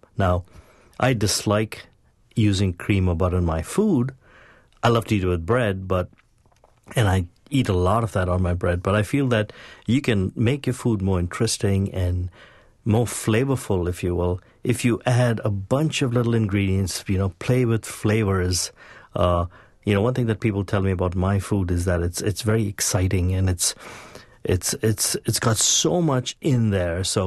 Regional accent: Mumbai, Maharashtra, India; moved away as an adult; now in United States; I grew up in Bombay, India, and I came to this country 28 years ago.

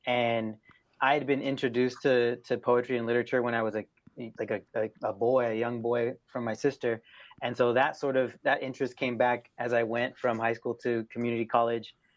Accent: California, United States; now in Minnesota, United States; especially when I moved out to Minnesota away from California where I grew up, I was sort of homesick in a way

